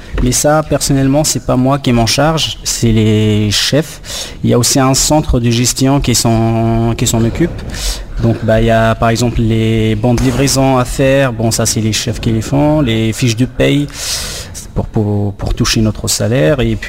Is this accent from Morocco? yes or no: yes; Morocco; moved away as an adult; now in France; Je suis arrivé du Maroc en 2010, j'ai fait un BTS, un bac plus 2 dans la région parisienne.